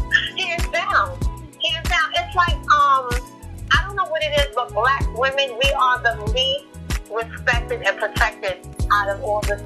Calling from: New York City, New York, United States; I'm the one. I'm calling from New York City, NYC.

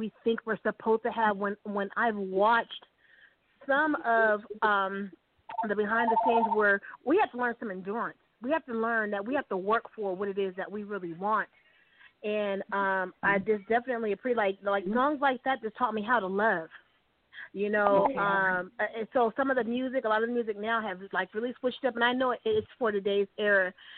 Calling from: San Diego, California, United States; I'm calling from San Diego.

